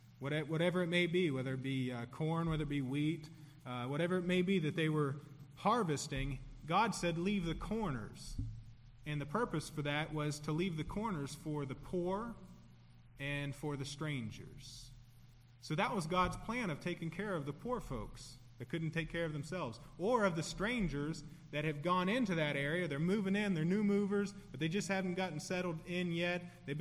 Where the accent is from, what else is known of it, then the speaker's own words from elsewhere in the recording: United States; And I'm a patriot. I am an American. I believe in America. I love America.